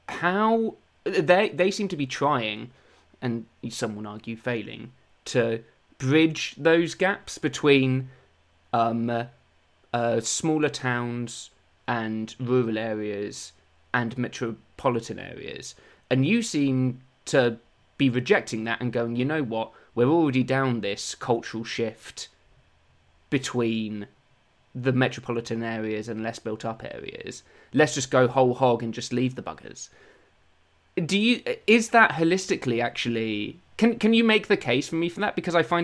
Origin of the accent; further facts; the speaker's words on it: East of England, United Kingdom; now in London, United Kingdom; I'm not a Londoner, I'm an Essex boy, and I happen to live in East London now, but I guess I am a Londoner. I've lived here for like nearly 10 years.